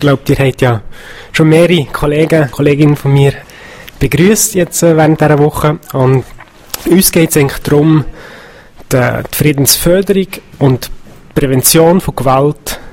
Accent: Romandie, Switzerland; Ich bin heute in Romandie aufgewachsen

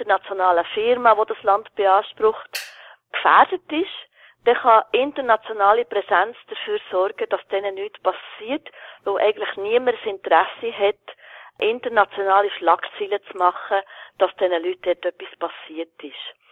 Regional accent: Switzerland; wo man jetzt zum Beispiel bei uns in der Schweiz allen würde ohne weiteres zugestehen

